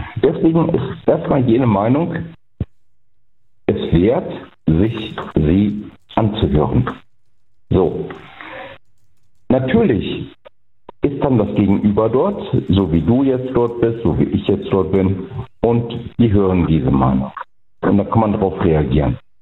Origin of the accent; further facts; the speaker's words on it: Hochhausen, Germany; Ich bin aus Hochhausen, wir hatten schon mal gesprochen.